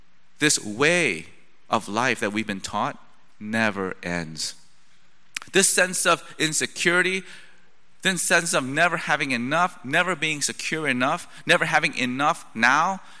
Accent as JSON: {"language": "English", "country": "United States", "said": "I am also an American, and I also have been caught up in the same system as all of us here."}